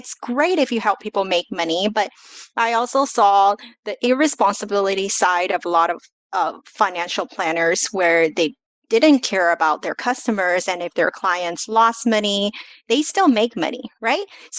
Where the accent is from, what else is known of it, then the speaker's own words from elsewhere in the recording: Los Angeles, California, United States; moved away as an adult; also born or lived in China; now in Taiwan; I was born in China, immigrated to the US, grew up in Los Angeles, and actually I hit refresh and moved to Taiwan because I married my husband and he's Taiwanese.